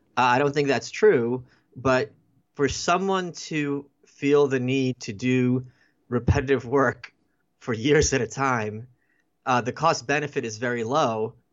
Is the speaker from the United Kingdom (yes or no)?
yes; England, United Kingdom; Sorry, I'm English.